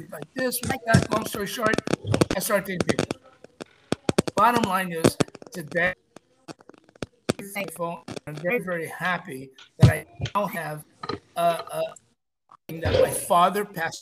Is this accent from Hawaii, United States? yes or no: yes; Hawaii, United States; I grew up of Hawaii. And when I grew up in Hawaii, I got involved in some very nefarious stuff.